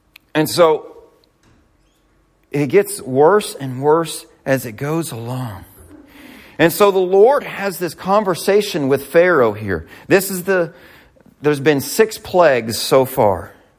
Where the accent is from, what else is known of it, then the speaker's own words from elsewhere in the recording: Missouri, United States; but by golly, I'm from Missouri. I don't stop. Mules are in our blood.